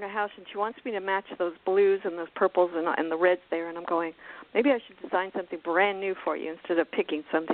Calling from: Miami, Florida, United States; in Miami.

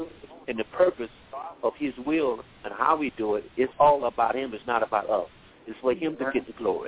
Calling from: Columbia, South Carolina, United States; We're calling from Columbia, South Carolina.

